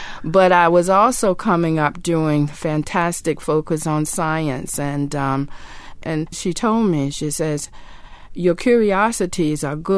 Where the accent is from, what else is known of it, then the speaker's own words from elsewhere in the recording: the South, United States; now in New York, United States; I grew up in the South where my point is